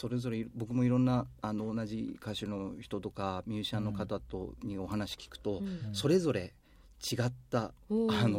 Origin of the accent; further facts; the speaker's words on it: Hokkaido, Japan; moved away as an adult; now in Tokyo, Japan; やっぱでも僕は北海道なんですよね、はい、出身が、で東京にまあ大学で上京してきたんですけど